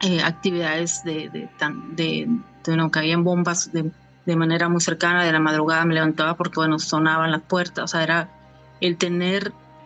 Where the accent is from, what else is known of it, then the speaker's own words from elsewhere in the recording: Baja California, Mexico; Yo soy originaria de Baja California